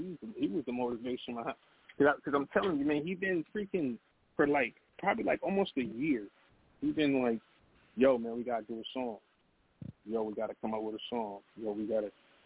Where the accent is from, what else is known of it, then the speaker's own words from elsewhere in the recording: New York, United States; now in Seattle, United States; and I'm from New York